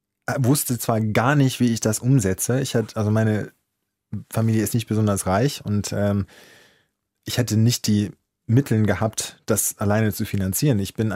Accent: Southern United States, United States; Also, ich bin ja, wie gesagt, in Südstaaten aufgewachsen.

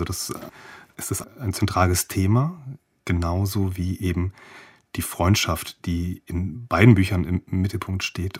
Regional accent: Mainz, Rhineland-Palatinate, Germany; Also ich komme ursprünglich aus Mainz

